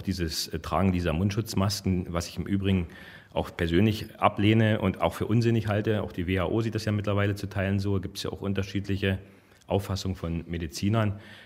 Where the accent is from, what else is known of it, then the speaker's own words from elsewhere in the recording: East Germany, Germany; Wissen Sie, ich bin in der DDR aufgewachsen.